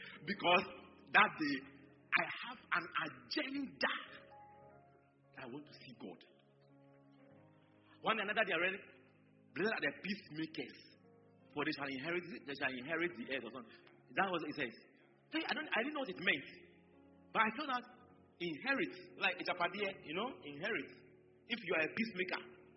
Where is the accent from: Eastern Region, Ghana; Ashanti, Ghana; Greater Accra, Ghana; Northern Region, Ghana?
Ashanti, Ghana; Kumasi; Me, I came from Kumasi, but you can't go anywhere.